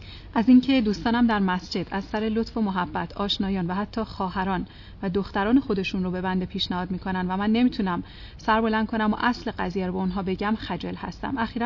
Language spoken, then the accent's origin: Persian; Isfahan, Iran; این جانب جوانی 27 ساله و اهل اصفهان هستم.